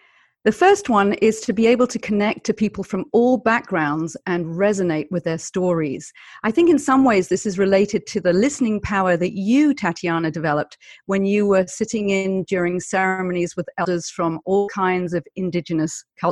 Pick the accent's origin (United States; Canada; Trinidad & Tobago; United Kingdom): United Kingdom; Because I am British, I come from a culture of Monty Python